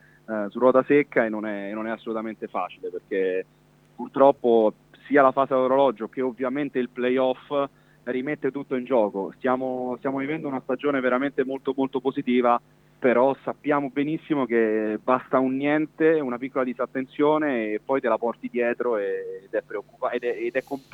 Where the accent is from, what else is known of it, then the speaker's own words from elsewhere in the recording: Rome, Lazio, Italy; E sì, io sono romano.